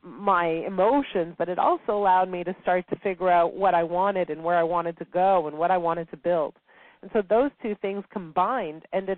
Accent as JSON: {"language": "English", "town": "Montreal", "region": "Quebec", "country": "Canada", "tie": "born or raised there", "said": "I grew up in Montreal, and I got married quite young."}